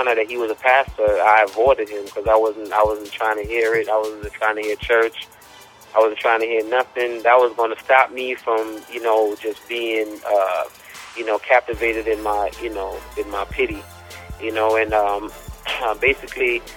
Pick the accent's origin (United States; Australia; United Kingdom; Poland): United States; Brooklyn, New York; also born or lived in Jamaica; I was born in Jamaica, West Indies, and pretty much grew up in Brooklyn.